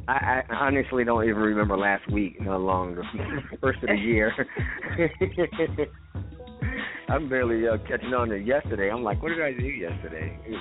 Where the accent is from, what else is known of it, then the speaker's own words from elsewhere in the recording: Rochester, New York, United States; You know, back at my hometown, but our hometown, Rochester, it seems that way.